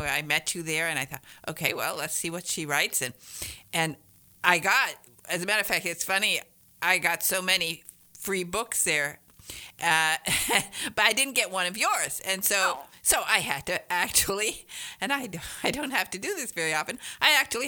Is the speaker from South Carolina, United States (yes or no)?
no; Detroit, Michigan, United States; I grew up in Detroit, so we were always going across to Canada